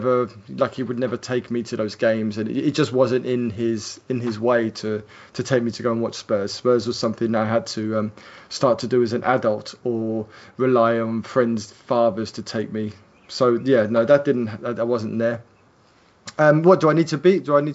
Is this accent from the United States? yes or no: no; England, United Kingdom; born there; I love England. I was born in England, and I, even though I see myself as Italian in a lot of things, I do see myself as English, and I understand the privilege I have of living here.